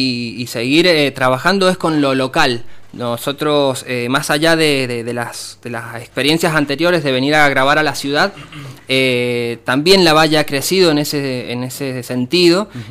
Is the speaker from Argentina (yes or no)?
yes; Tulumaya, Mendoza, Argentina; Yo soy de Tulumaya, que sería la villa cabecera.